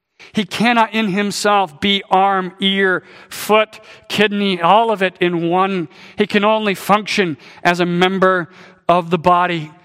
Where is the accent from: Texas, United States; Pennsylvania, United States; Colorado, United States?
Colorado, United States; I grew up in Colorado. Colorado has the highest concentration of aspen trees in the United States.